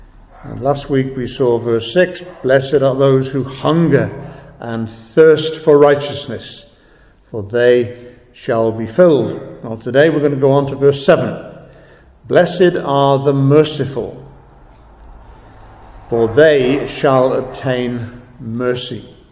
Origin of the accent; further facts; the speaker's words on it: England, United Kingdom; First of all, in English, because we're English and we have the Bible translated into English